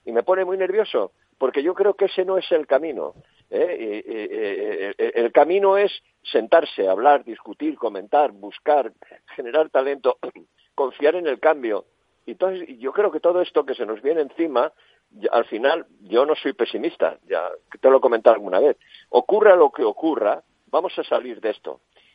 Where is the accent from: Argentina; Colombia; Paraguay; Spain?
Spain; Yo soy tan español como usted y aquí en mi barrio hay varias así.